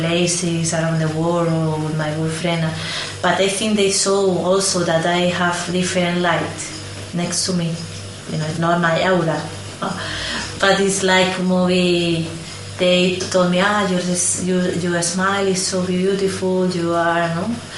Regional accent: Madrid, Community of Madrid, Spain; English is a second language; I'm from Madrid

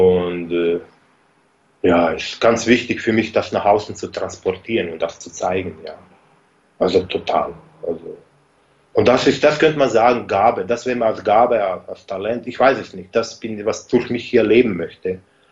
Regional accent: Basel, Basel-Stadt, Switzerland; born there; ich bin in Schweiz geboren, in Basel, da hat meine Mutter hat sich da aufgehalten, die hat in Schweiz gelebt. Und da hat sie auch meinen Vater getroffen. Und da war ich so, bis mein zweiten Lebensjahr, circa.

